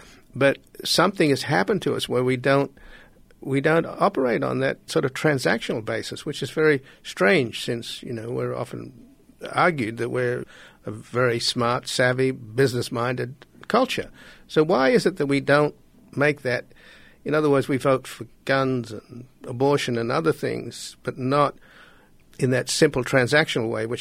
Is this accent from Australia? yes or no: yes; Australia; I was born in Australia, so I've sort of grew up in a social democracy